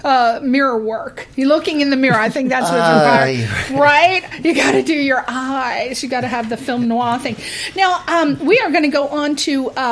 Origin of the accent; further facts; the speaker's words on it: Ireland; I'm perverted. I'm Irish.